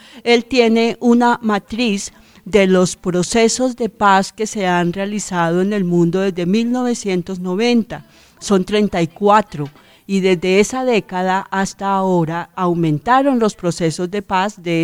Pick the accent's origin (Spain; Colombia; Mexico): Colombia; muchos somos los colombianos